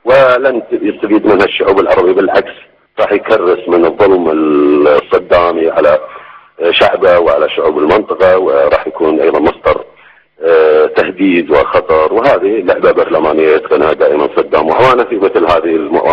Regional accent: Kuwait; ونحن كشعب كويتي ايضا ندعم البرلمان الكويتي في عدم حضوره

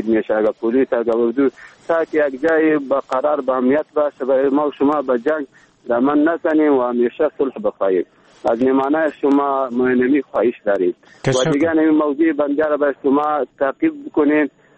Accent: Baghlan, Afghanistan; از بغلان هستیم.

